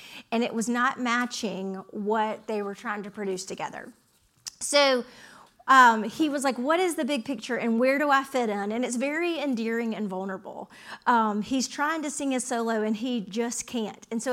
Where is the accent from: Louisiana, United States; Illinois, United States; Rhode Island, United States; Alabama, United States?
Alabama, United States; I'm originally from Alabama, and I went to Georgia for undergrad.